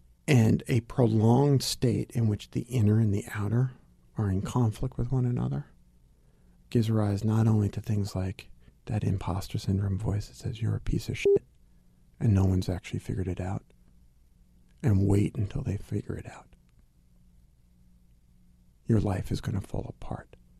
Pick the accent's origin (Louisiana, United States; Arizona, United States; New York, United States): New York, United States; New York City; A sense of fear growing up in Brooklyn